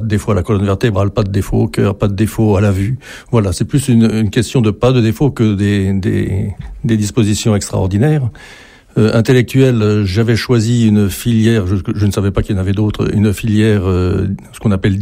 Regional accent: French Polynesia; moved away as an adult; now in France; je suis né dans le Pacifique et j'ai vécu toute mon enfance dans le Pacifique avant de venir à l'âge de 18 ans en métropole, comme on dit

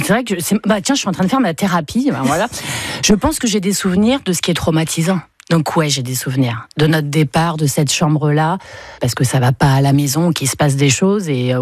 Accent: Hauts-de-France, France; accent: Picardy; moi aussi, on me le fait remarquer, quand je suis plus je fatigue et plus l'accent revient

